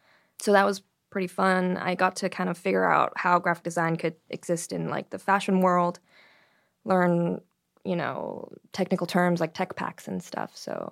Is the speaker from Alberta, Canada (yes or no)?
no; Toronto, Ontario, Canada; In Toronto, Canada.